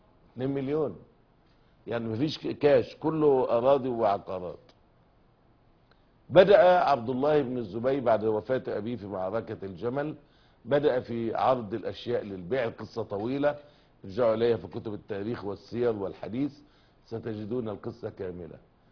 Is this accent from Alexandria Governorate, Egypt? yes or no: yes; Alexandria, Alexandria Governorate, Egypt; عندنا في اسكندرية مثلا